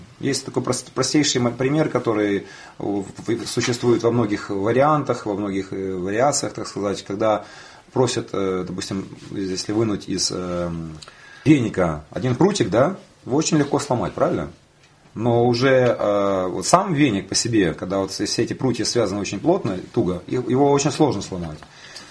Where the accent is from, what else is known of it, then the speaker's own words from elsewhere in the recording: Kyiv, Ukraine; я учился, родился в Киеве, и все, что там происходит, мне не безразлично в последнее время.